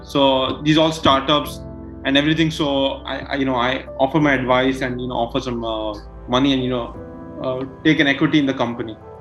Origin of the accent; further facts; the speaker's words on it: Nigeria; I'm not primarily from India. I study in the UK, but my hometown where I stay is Nigeria actually.